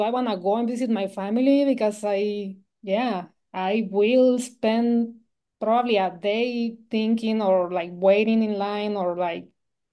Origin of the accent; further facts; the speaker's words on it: La Paz, Baja California Sur, Mexico; also born or lived in Mexicali, Mexico; when I was a baby, my dad ha found a job in Baja California Sur in La Paz, and so we moved over there, and I grew up in that part of the world of the peninsula.